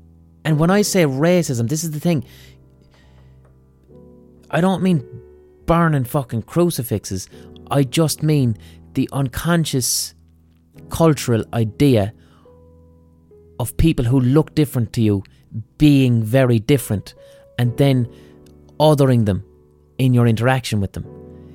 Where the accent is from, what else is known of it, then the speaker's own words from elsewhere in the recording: Ireland; But blind boy, we're Irish, how could we don't have racism here?